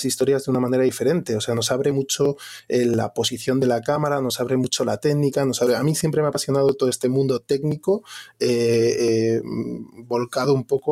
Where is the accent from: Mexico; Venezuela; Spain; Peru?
Spain; Madrid, Community of Madrid; born there; nací aquí, o sea, nací en Madrid, pero sí que mi familia, o parte de mi familia, mi madre es de Canarias, por eso me pusieron el nombre canario